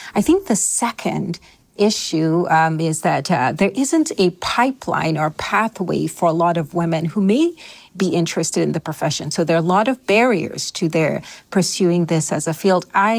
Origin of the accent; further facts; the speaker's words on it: Nigeria; I grew up in Nigeria. My parents are both college professors. I grew up on a college campus.